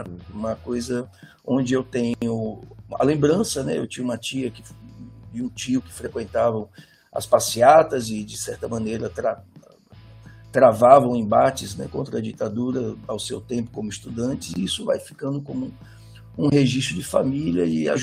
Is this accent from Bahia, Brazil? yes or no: yes; Bahia, Brazil; also born or lived in São Paulo; Eu nasci em São Paulo, né? Eu morei minha vida inteira na Bahia, sou quase um baiano postiço, eu costumo brincar, né?